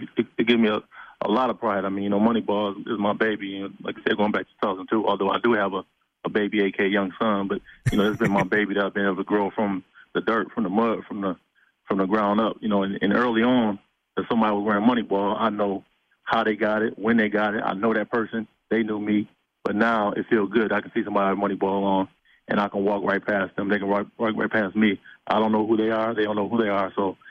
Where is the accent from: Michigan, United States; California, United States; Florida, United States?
Michigan, United States; Lansing; I was born in Detroit, but raised in Lansing. We moved here to Lansing when I was 2 years old, so I'm from Lansing.